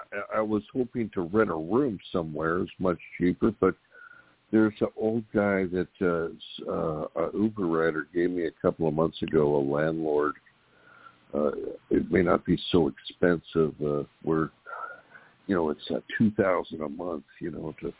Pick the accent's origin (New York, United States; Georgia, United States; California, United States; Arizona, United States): California, United States; I think back where I'm from Southern California